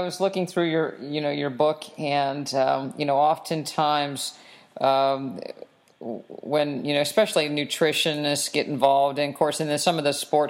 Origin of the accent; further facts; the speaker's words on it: West Virginia, United States; and it's like, okay, I'm from West Virginia. You know, I hunted, my family had hogs, you know, the kids' job was to make the lard